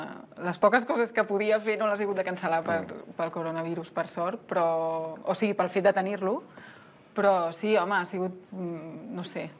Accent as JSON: {"language": "Catalan", "town": "Vilassar", "region": "Catalonia", "country": "Spain", "said": "Que si parles amb algú de Vilassar de la Tira, soc de Vilassar."}